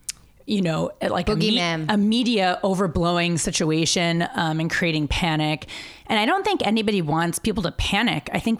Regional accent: Midwest, United States; You know, I grew up in the Midwest. I have friends on the East Coast. I trained on the East Coast.

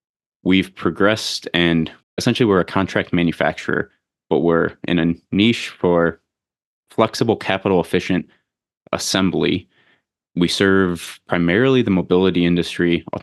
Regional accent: Detroit, Michigan, United States; Yeah, so I'm from the Metro Detroit area. Went to University of Michigan, studied mechanical engineering

